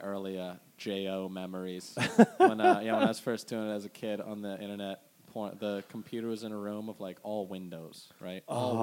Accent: Washington, District of Columbia, United States; I'm an up north kid.

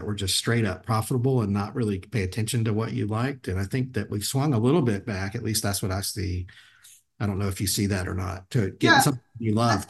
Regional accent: New Orleans, Louisiana, United States; I grew up in New Orleans. Like, I'm a coffee guy.

